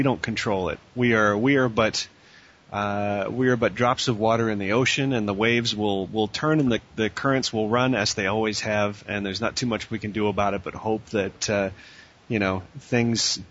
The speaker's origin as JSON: {"language": "English", "country": "Canada", "said": "even as a Canadian, you've got to recognize"}